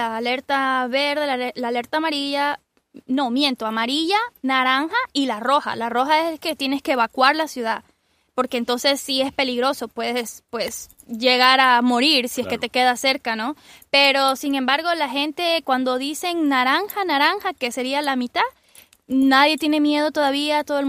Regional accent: Quito, Pichincha, Ecuador; moved away; also born or lived in Guayaquil; No, te cuento que soy de Ecuador. Soy nacida y criada en Ecuador. Llegué a este país, a este maravilloso país, hace 5 años.

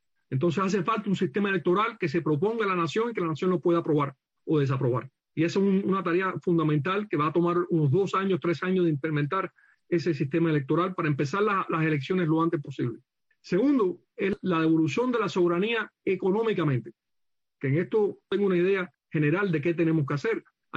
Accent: Cuba; nuestra identidad como cubanos

